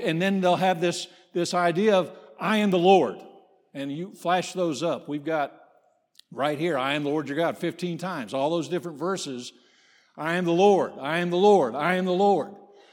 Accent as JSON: {"language": "English", "region": "Pennsylvania", "country": "United States", "tie": "born there", "said": "I'm a lifetime Pittsburgh Steelers fan. I was born in Western Pennsylvania."}